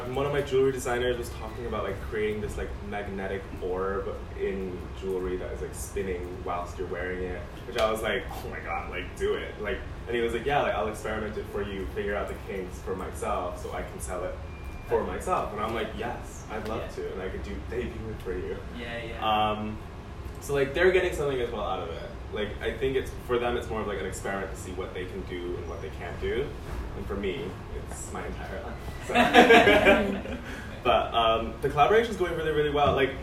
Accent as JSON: {"language": "English", "region": "New York", "country": "United States", "said": "I'm from New York, and then I randomly heard from a friend of a friend that CSM exists"}